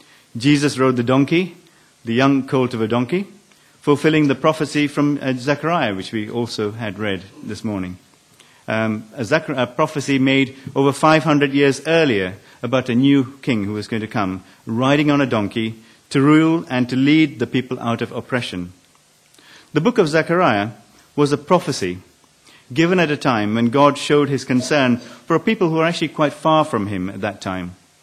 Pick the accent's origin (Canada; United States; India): India; I remember growing up in India, where religion is always openly practiced.